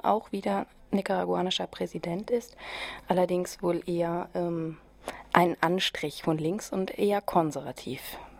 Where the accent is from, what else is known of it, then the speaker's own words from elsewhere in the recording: Hesse, Germany; Ich komme ja aus der Frankfurter Region